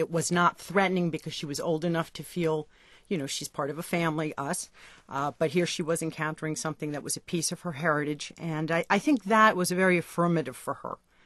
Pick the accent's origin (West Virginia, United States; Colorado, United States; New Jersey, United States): New Jersey, United States; We're from New Jersey, and there are a lot of adoptive families in the New York metropolitan area